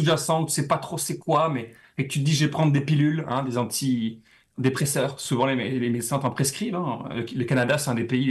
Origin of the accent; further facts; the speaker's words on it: France; moi, je viens de la France et la France, il y a eu beaucoup d'immigration.